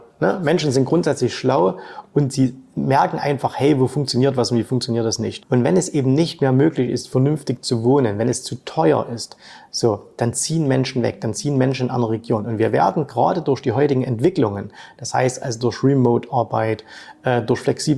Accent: Saxony, Germany; die gibt es nicht nur in meinem Heimatbundesland Sachsen

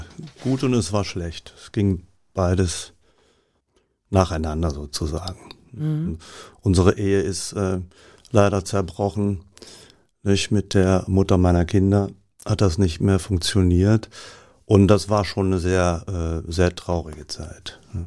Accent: Tüddern, North Rhine-Westphalia, Germany; Meine Heimat, das sind so 7, 8, 9 Dörfer. Und die sind dann 49, sind die zu Holland dann gekommen. 14 Jahre später wieder retour.

